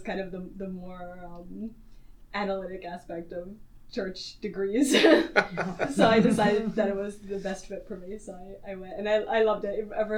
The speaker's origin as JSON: {"language": "English", "town": "Piscataway", "region": "New Jersey", "country": "United States", "said": "I'm actually from Central New Jersey. I know here they consider it North Jersey, but I'm from Piscataway."}